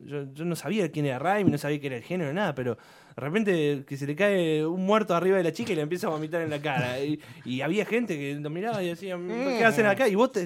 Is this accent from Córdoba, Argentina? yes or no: yes; Río Cuarto, Córdoba, Argentina; tener en el cine de allá de Río Cuarto, soy de Río Cuarto, pueblito